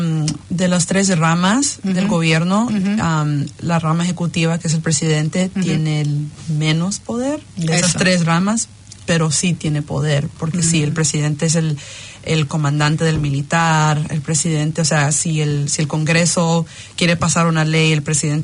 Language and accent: Spanish; United States; now in New Zealand; soy de los Estados Unidos